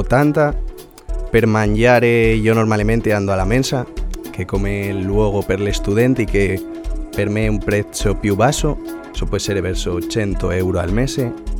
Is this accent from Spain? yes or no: yes; Oviedo, Asturias, Spain; Italian is a second language; now in Cagliari, Italy; io che vengo dalla Spagna e la mia città che è Oviedo è la più pulita della Spagna